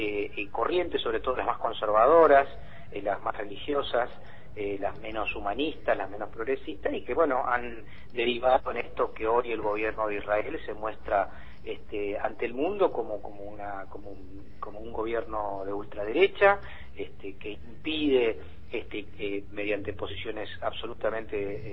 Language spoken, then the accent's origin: Spanish; Argentina; aquellos como nosotros, argentinos